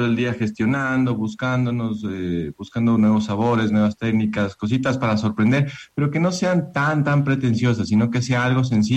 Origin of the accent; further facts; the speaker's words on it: Ecuador; Nosotros como ecuatorianos a veces, no sé, somos muy tibios en algunas cosas donde podemos ser más potentes, más fuertes y demás.